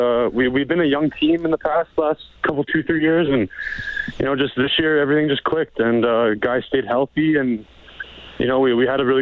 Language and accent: English; Sherwood Park, Alberta, Canada; I grew up in Sherwood Park.